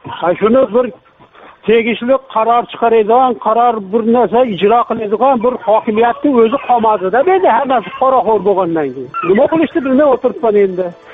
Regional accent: Yangiqo'rg'on, Fergana Region, Uzbekistan; Farg'ona viloyati Buvayda tumanidan, Yangiqo'rg'ondanman.

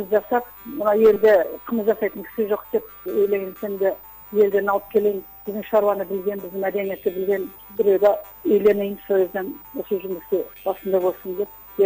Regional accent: Saryagash, Turkistan Region, Kazakhstan; now in Almaty, Kazakhstan; Өзім Сарыағаштанмын, оқу іздеп Алматыға келген соң, Алматыда қалдық

